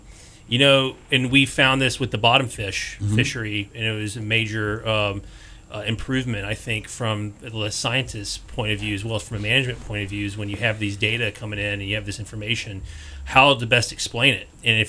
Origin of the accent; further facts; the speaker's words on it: North Carolina, United States; now in Hawaii, United States; Yeah, I mean, I'm from the Southeast. I'm from North Carolina originally